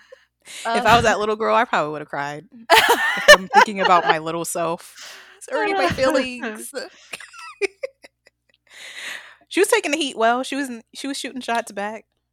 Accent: Atlanta, Georgia, United States; I'm from Atlanta. I grew up in there putting CDs on people's cars.

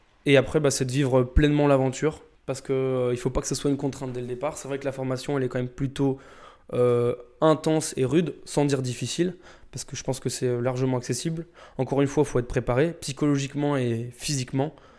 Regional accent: Lyon, Auvergne-Rhône-Alpes, France; j'ai 24 ans et je viens du département du Rhône, plus exactement de la ville de Lyon.

